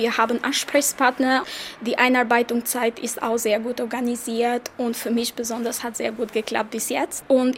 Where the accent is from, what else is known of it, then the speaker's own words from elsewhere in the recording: Albania; German is a second language; moved away as an adult; now in Göttingen, Germany; Ich komme aus Albanien und bin 24 Jahre alt. Ich bin seit 3 Monaten ungefähr hier in Göttingen